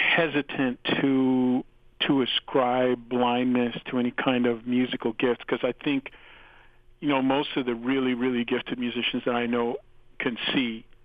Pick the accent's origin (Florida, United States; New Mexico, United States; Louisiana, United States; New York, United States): New Mexico, United States; I loved all kinds of Latin music, sort of Mexican music, growing up in New Mexico.